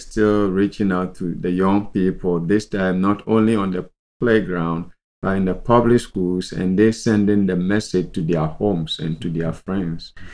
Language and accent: English; Accra, Greater Accra, Ghana; I grew up in Accra, which is the city of Ghana, and was in a family of one older brother and three sisters.